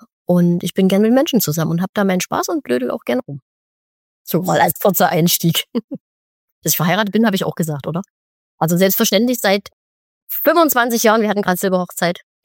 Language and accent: German; Chemnitz, Saxony, Germany; ich bin in Chemnitz geboren, tatsächlich großes Plattenbaugebiet, Fritz-Heckert-Gebiet, so ich glaube 100.000 Leute oder 50, also riesig einfach. Ne? So ein ganz typisches DDR-Ost-Plattenbau-Viertel.